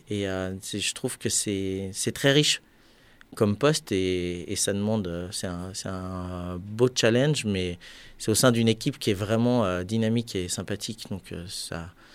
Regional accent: Mens, Auvergne-Rhône-Alpes, France; Je suis originaire du Trièves, donc de l'autre côté de la montagne, du chef-lieu de canton de Mins.

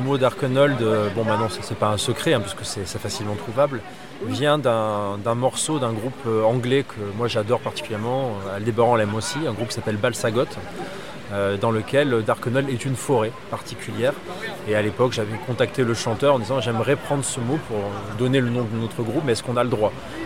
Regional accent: Southern France, France; On vient du sud de la France

